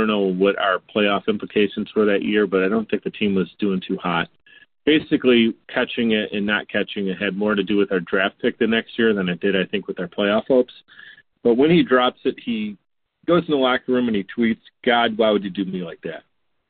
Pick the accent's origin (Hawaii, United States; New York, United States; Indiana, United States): New York, United States; Buffalo; when you're born and raised in Buffalo, you better believe that you're a member of Bill's Mafia.